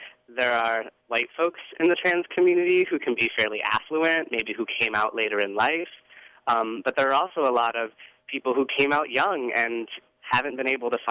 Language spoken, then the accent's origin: English; the South, United States; Like, I come from a military family. I grew up in the South. My mom's a Southern Baptist.